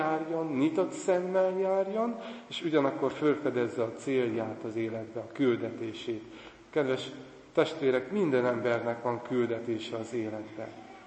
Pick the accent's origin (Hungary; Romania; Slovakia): Romania; Transylvania; Erdélyből származom én is, mint a Sándor atya is